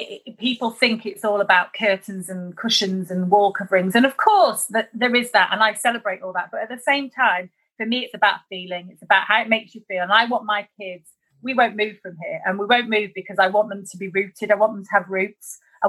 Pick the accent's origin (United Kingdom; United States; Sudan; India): United Kingdom; Leeds, Yorkshire and the Humber; I'm from Leeds